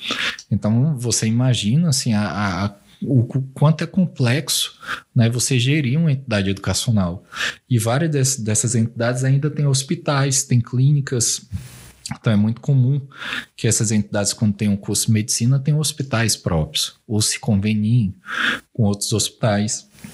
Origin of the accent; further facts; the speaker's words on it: Pernambuco, Brazil; moved away; Eu vim de Pernambuco, eu vim para cá em 2001, né?